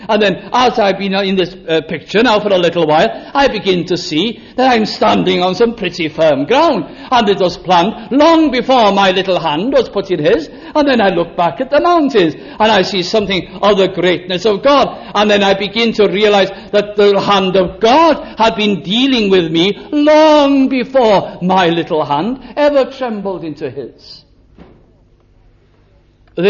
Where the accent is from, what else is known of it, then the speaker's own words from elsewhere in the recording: Wales, United Kingdom; I am Welsh. Some are English. Some are Irish.